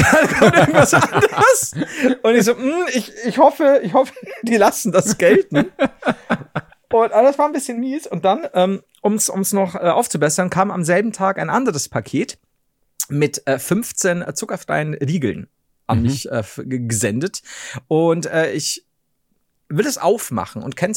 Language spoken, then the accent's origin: German; Bavaria, Germany; Im Woolworth. Ja, bei uns in Bayern war's Woolworth.